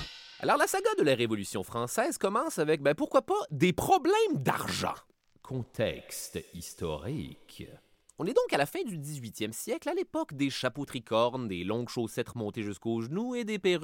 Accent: Quebec, Canada

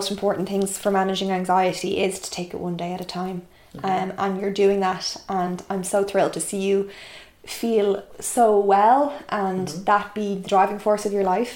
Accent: Ireland; Funnily enough, even though I'm Irish, it's an Irish podcast, more of them are from the UK than not.

